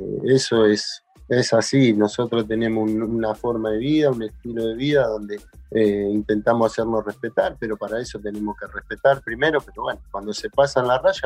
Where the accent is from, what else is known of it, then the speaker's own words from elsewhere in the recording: Villa Palito, Buenos Aires, Argentina; mido 1,90 m, me crié en Villa Palito, pasé por 1,000 situaciones